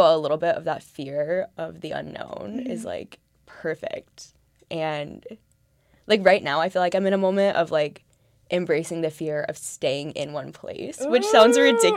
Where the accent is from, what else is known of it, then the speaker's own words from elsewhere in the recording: Columbus, Ohio, United States; also born or lived in San Diego; I moved from San Diego. So I'm from Ohio.